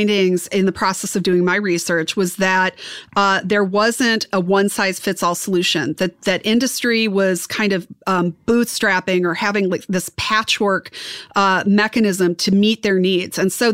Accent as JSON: {"language": "English", "region": "Wisconsin", "country": "United States", "said": "I'm from Wisconsin. You know, we're corn fed."}